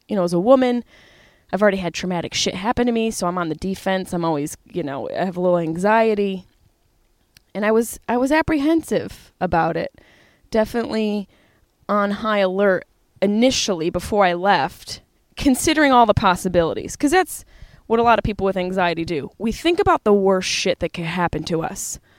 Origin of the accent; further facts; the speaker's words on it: Syracuse, New York, United States; now in Los Angeles, United States; I drove from LA to Syracuse, New York, my hometown, with all three of my dogs, Bunny, Chap, and Carlin.